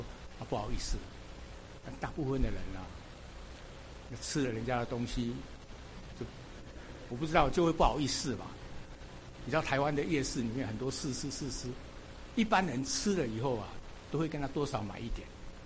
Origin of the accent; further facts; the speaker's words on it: South Korea; 我是韩国人